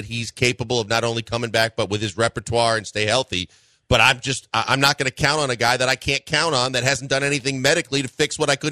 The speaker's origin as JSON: {"language": "English", "region": "Wisconsin", "country": "United States", "said": "And I'm from Wisconsin, by the way, and I've never been in a gourmet cheese shop."}